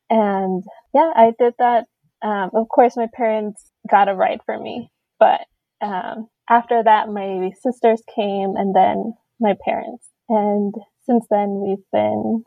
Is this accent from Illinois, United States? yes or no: yes; Chicago, Illinois, United States; I grew up in Chicago. I consider myself to be Mexican-American or Latina, whatever is fine with me.